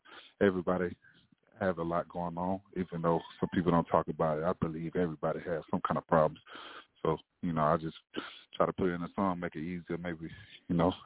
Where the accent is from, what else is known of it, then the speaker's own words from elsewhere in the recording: South Carolina, United States; I'm from South Carolina, the Carolinas.